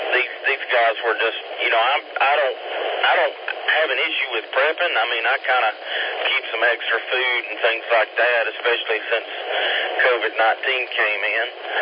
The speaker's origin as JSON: {"language": "English", "town": "Campobello", "region": "South Carolina", "country": "United States", "said": "I hail from Campobello, South Carolina, but I have an alternate location up on the 12-mile river in Liberty, South Carolina"}